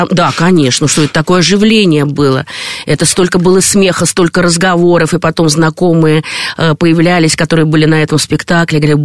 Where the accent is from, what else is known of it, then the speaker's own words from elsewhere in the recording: Riga, Latvia; потому что я из Прибалтики, и, значит, я там родилась в Риге.